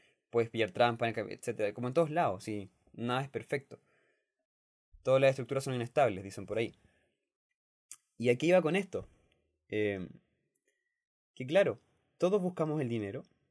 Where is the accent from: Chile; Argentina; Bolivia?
Chile; Porque me di cuenta que en estas fechas, próximo a fiestas patrias en mi país y próximo al 18 de septiembre y todo eso